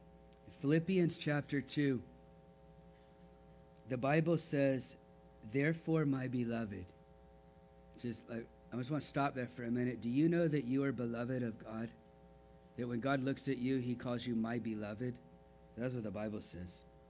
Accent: Texas, United States; Now, since I'm a Texan, trip out on that.

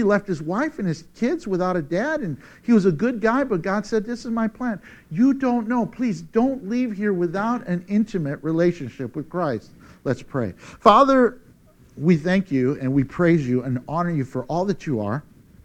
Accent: Texas, United States; Hey, I'm from Texas. I can say, y'all come.

